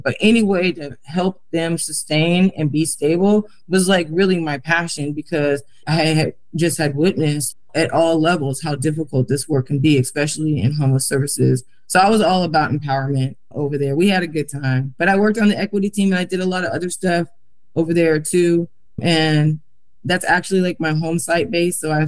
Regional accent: Portland, Oregon, United States; you mentioned that I was raised in North Portland.

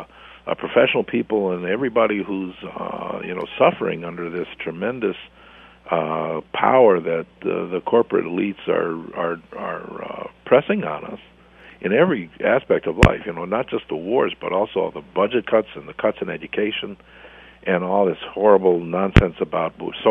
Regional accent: Detroit, Michigan, United States; now in New York City, United States; I grew up in Detroit. You know, it was an auto town, it was a Teamster town, it was a UAW town, and you know, we just knew what labor meant.

